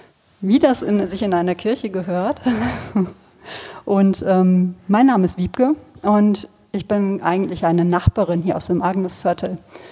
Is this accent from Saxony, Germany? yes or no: no; North Rhine-Westphalia, Germany; Und ich komme aber ursprünglich aus dem Sauerland.